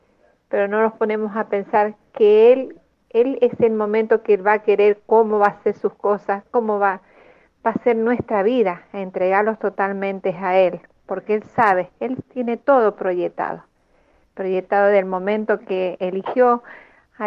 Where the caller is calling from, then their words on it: Mendoza, Argentina; Soy de acá, de Mendoza … de Mendoza